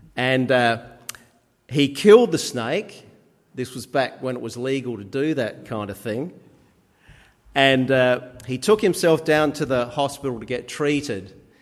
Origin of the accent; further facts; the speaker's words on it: Minlaton, South Australia, Australia; I grew up at Minleton on York Peninsula, and we had a local character by the name of Jeff Cook.